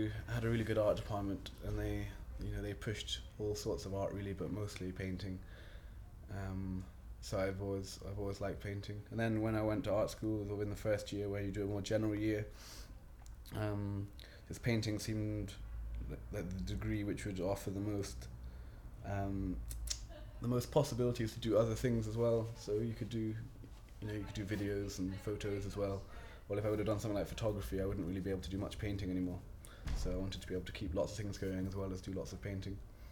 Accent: England, United Kingdom; born there; now in Scotland; I was born in England, but I've lived in Scotland for about 18 years now.

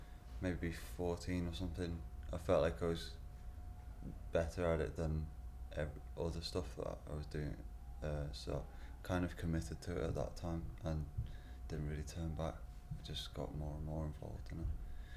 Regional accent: Liverpool, North West England, United Kingdom; because I'm originally from Liverpool, I would like to go back there and open a gallery there.

